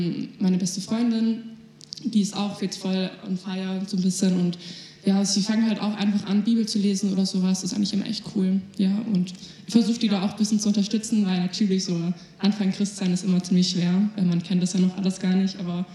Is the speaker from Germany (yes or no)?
yes; Schäklingen, Germany; Also, ich bin 16 Jahre alt. Ich komme aus Schäklingen.